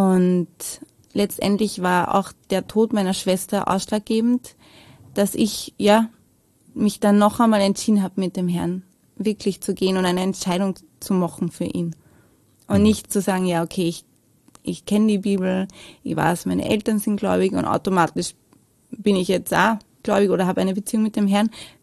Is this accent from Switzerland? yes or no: no; Lower Austria, Austria; born or raised there